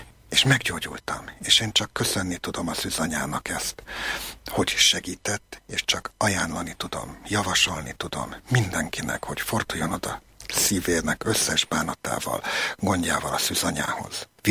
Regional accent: Újpest, Budapest, Hungary; now in Monor, Hungary; én egy újpesti legény vagyok. Talán 2 éves lehettem, amikor szüleim Újpesten vettek egy lakást. Gyakorlatilag én ott nőttem föl.

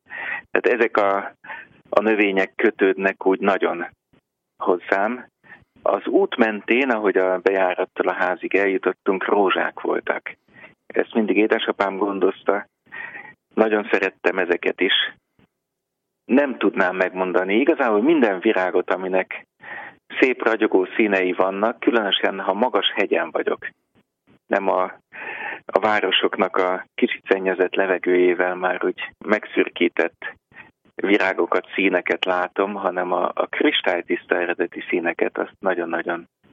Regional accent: Budapest, Hungary; Igazából én Budapesten második kerületben kertesházban nőttem föl

